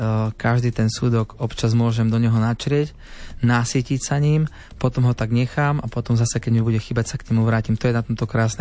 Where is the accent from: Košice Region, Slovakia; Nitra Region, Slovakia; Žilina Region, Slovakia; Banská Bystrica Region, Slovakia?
Košice Region, Slovakia; Michalovce; also born or lived in Sobrance; ja som sa narodil v Sobranciach, takže až niekde blízko pri hranici s Ukrajinou. No ale vyrastal som teda v Michalovciach